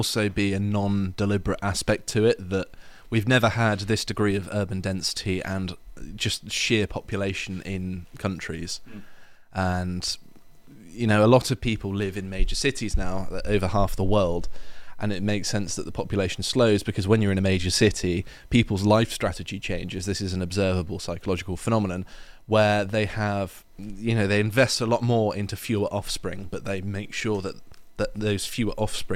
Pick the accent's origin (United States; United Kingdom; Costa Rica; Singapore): United Kingdom; England; I'm just like, I'm an English tourist. This is of no concern to me. Why did you write it in my language?